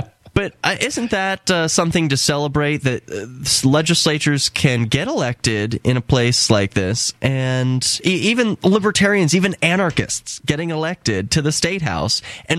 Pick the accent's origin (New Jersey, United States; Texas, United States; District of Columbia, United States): New Jersey, United States; Like, I come from New Jersey, which is a place where, oh, there's all kinds of rules about what kind of blade you can have